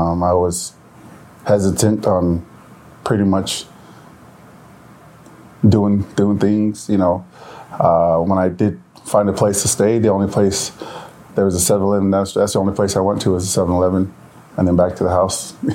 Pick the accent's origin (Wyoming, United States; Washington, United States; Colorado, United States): Wyoming, United States; now in Utah, United States; I am originally from the Wind River Reservation in Wyoming. I'm half Native American, half Tongan. My tribe is Ogallala Lakota Sioux tribe. And I moved here to Utah, 2005.